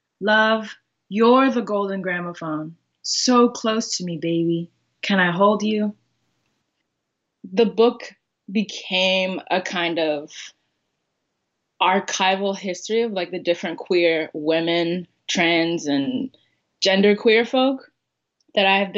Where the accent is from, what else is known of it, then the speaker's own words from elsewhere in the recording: Baltimore, Maryland, United States; I'm from Woodlawn, the greatest suburb in Baltimore.